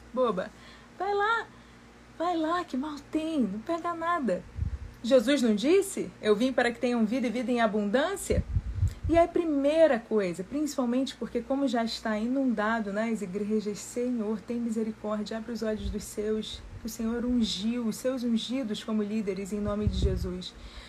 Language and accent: Portuguese; Brazil; que todos nós temos raízes de idolatria, como brasileiros.